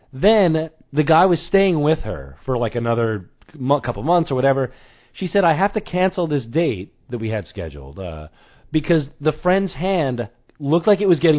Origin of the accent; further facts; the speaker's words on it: New York, United States; get lobsters in Long Island, not in the Hamptons. We're not classy enough for the Hamptons. We do it in my hometown, and it's fun.